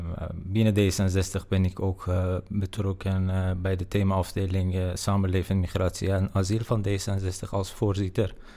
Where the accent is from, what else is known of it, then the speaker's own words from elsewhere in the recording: Iran; now in Netherlands; Ik kom oorspronkelijk uit Iran, 9 jaar geleden.